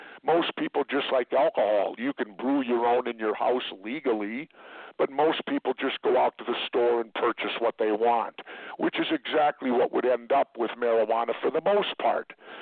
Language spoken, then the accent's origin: English; Minneapolis, Minnesota, United States; And much the same as when I grew up in South Minneapolis, we had a small backyard, and my mom grew rhubarb and tomatoes every summer